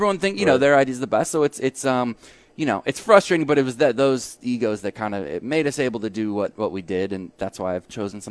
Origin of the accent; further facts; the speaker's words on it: St. Louis, Missouri, United States; I talk a lot about St. Louis, growing up in the Midwest.